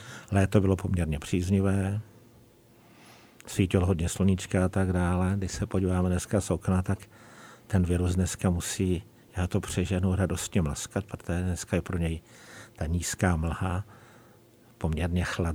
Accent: Bohemia, Czechia; nevýhodou u nás v Čechách je možná to, že my jsme se ještě tedy naši pradědové a dědové moc nectili státní autoritu

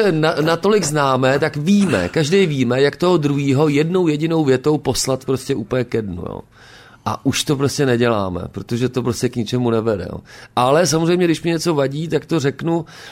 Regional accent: Jičín, Hradec Králové Region, Czechia; now in Prague, Czech Republic; Mám tam rodiče, příbuzenstvo. Koupil jsem tam i chalupu, kousek od Jičína. Takže ano, je to můj rodný kraj a vracím se tam

